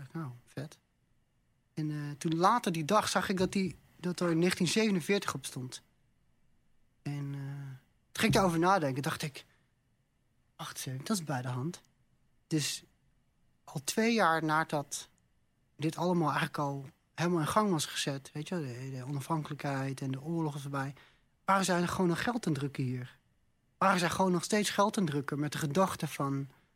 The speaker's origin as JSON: {"language": "Dutch", "country": "Netherlands", "said": "Toen zei ik, ik kom uit Nederland."}